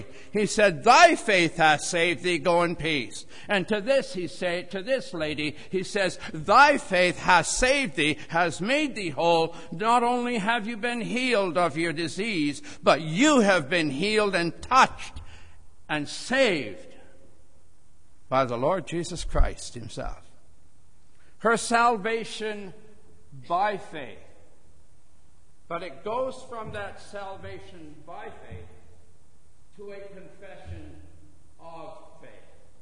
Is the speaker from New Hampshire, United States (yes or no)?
yes; New Hampshire, United States; I was probably a teenager, 15, 16, in the church that I grew up in Troy Baptist Church in New Hampshire.